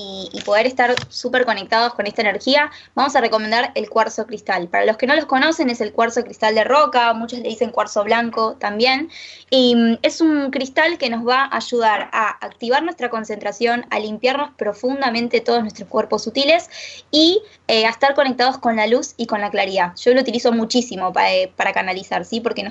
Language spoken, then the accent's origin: Spanish; Banfield, Buenos Aires Province, Argentina; yo encima soy de Banfield también